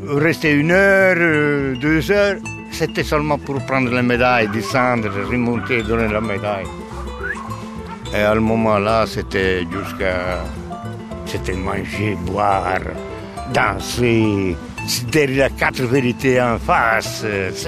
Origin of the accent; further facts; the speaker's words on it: Sardinia, Italy; moved away; J'ai quitté la Sardaigne très jeune parce que j'avais faim. Parce qu'on n'avait rien. Je n'avais pas de travail. Je n'avais même pas de chaussures. On travaillait la terre, nous autres, comme des esclaves